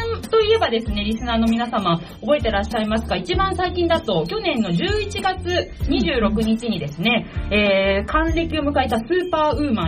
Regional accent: Kawasaki, Kanagawa, Japan; 川崎育ち

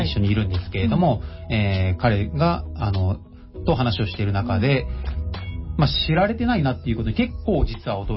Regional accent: Okinawa, Japan; moved away as an adult; also born or lived in Tokyo / Kanagawa; 僕は沖縄出身でもう高校卒業してからはずっと東京、うん、神奈川にいますね

